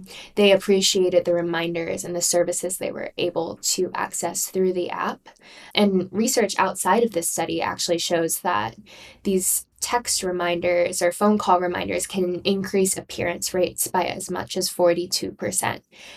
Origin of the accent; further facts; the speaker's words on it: Tulsa, Oklahoma, United States; this narrative from Tulsa County in Oklahoma, which is my hometown. And so it's always fun to kind of read about things that are happening back home.